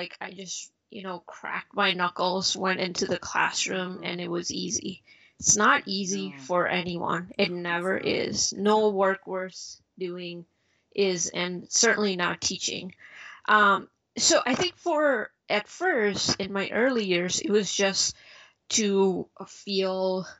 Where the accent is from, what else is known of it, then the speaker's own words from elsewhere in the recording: Chicago, Illinois, United States; also born or lived in India; I was born in India, but I grew up in suburbs of Chicago.